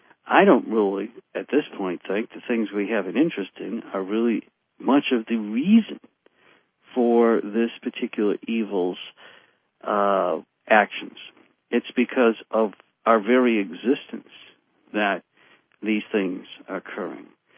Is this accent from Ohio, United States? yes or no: no; Chicago, Illinois, United States; I'm from Chicago, and I'm aware of much public corruption.